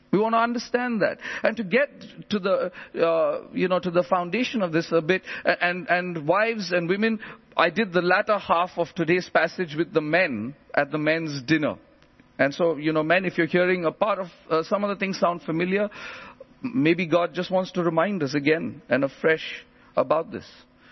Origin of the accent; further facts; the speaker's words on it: India; now in England; I don't know if you feel it here in England, but I come from India.